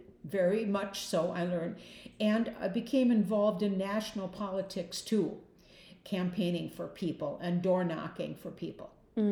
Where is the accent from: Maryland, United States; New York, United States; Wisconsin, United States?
Wisconsin, United States; Chippewa Falls; I grew up in Chippewa Falls, Wisconsin.